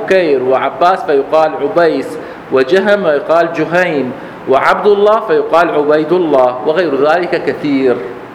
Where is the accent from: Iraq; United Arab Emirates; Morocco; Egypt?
Iraq; accent: Iraqi; احنا نقراها حميد بالاكسنت العراقيه مالتنا نقراها حميد باللغه العربيه الفصحى